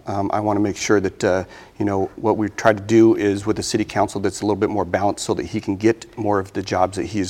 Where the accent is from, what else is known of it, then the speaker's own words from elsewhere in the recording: Vietnam; now in Spokane, United States; I came here from Vietnam in 1969. I've lived in Spokane for the last 42 years.